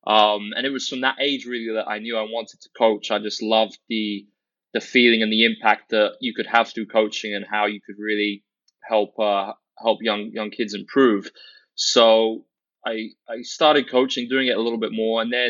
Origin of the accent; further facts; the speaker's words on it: Guildford, South East England, United Kingdom; growing up in England, a town called Guildford, a pretty small town outside London.